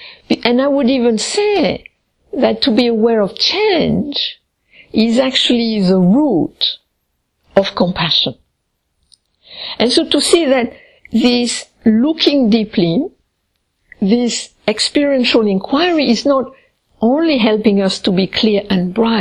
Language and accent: English; Finland; I'm from Finland